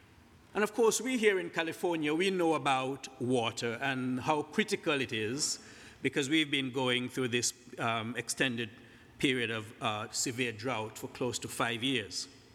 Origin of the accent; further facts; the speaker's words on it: Montserrat; Well, I grew up in the Caribbean, in a small island called Montserrat. It's just a few miles away from Antigua